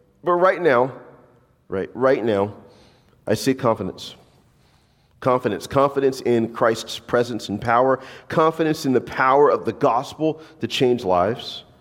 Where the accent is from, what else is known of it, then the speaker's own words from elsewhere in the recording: the South, United States; I've never played lacrosse in my entire life. I'm from the South.